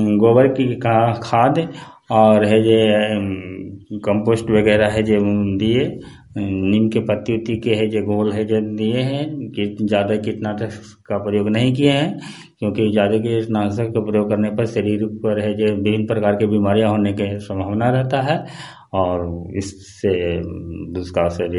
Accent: Murdali Chak, India; मैं मुरदली चक ग्राम के रहने वाला हूँ।

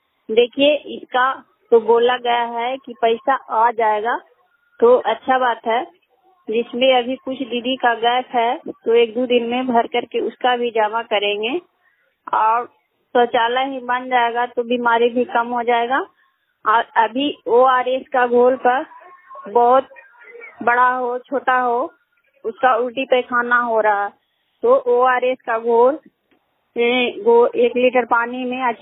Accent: Harnaut, Bihar, India; थाना हरनौत जिला नालंदा के रहने वाली हूँ।

